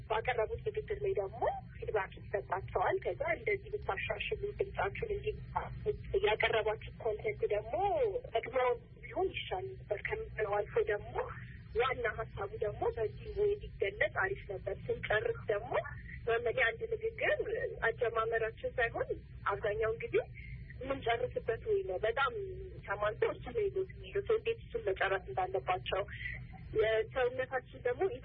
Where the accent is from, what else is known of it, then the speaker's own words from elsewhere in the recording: Addis Ababa, Ethiopia; ተራው አዲስ አበባ ነው ተወልጄ ያደኩት።